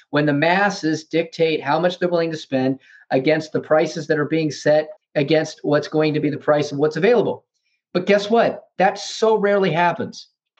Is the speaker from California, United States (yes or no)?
no; Ohio, United States; I'm from Ohio originally.